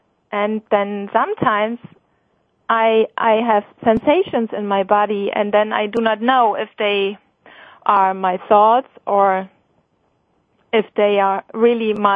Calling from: Hamburg, Germany; I'm calling in from Hamburg in Germany.

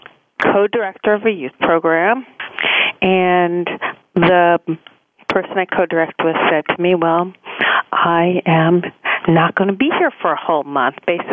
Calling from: New York City, New York, United States; I'm calling from New York City, downtown Manhattan.

